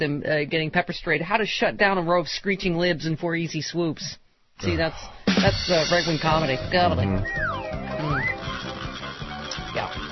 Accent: Buffalo, New York, United States; I was back in my hometown of Buffalo when I used to do morning radio.

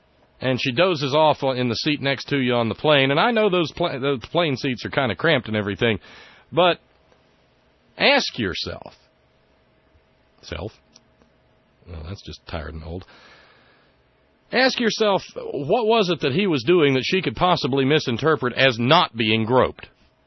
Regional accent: Deep South, United States; And I'm sorry, I was raised in the Deep South, so, forgive my prejudices. But it's the way I was raised.

